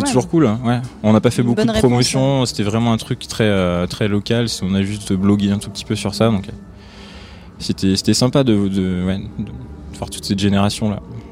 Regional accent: Lyon, Auvergne-Rhône-Alpes, France; Après moi je viens de Lyon

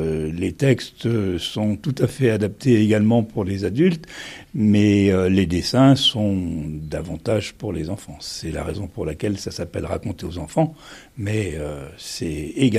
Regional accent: Marais Poitevin, France; Intéressé au Marais Poitevin parce que je suis originaire du Marais Poitevin. C'est une région que j'aime particulièrement.

